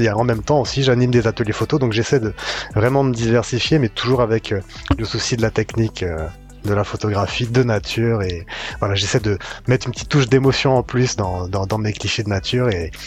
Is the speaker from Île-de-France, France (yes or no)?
yes; Île-de-France, France; now in Martinique; j'ai voulu me rapprocher de ma famille en Martinique puisque j'ai grandi en France hexagonale, donc en région parisienne plus précisément.